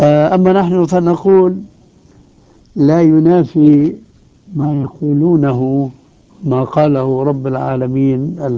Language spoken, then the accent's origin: Arabic; Damascus, Damascus Governorate, Syria; عندنا في دمشق ماء يسمى بماء الفية، ومنبعه خارج دمشق في قرية اسمها الفية